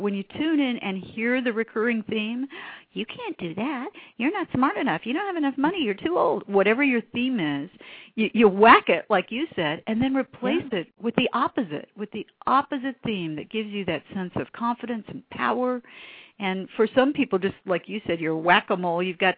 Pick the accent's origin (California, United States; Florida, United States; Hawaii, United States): Florida, United States; Jacksonville; Well, I'm from Northern Florida, which we called Southern Georgia, and I grew up in Jacksonville. But I lost my accent.